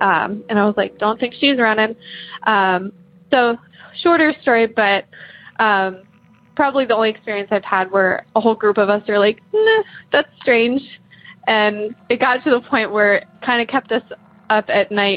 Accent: Columbus, Ohio, United States; I'm from Columbus, Ohio.

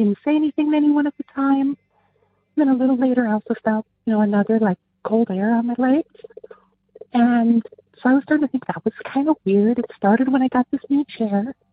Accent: Fresno, California, United States; from Fresno, and my story is when I left the house, finished high school

